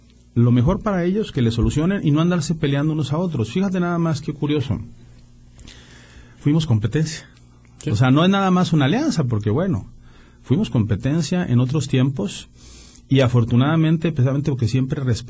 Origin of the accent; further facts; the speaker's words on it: Hermosillo, Sonora, Mexico; soy gente de trabajo, de Hermosillo, nos hemos dedicado a la hotelería, a la ganadería